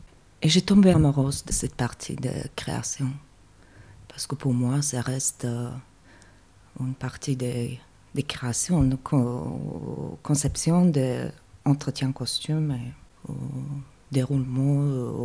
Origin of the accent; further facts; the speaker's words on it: Slovakia; ça n'existe pas spécialement dans mon pays. Je viens de la Slovaquie où je faisais mes études.